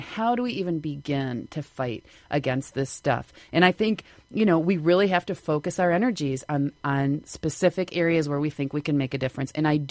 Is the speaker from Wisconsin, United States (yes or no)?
yes; Madison, Wisconsin, United States; I was born and raised in Madison. I have three children in the Madison Public Schools.